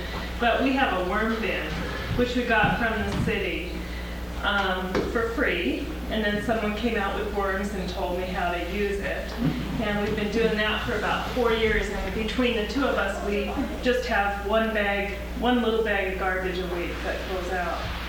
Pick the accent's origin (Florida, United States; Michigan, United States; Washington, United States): Washington, United States; Seattle; from Seattle, and two people in our household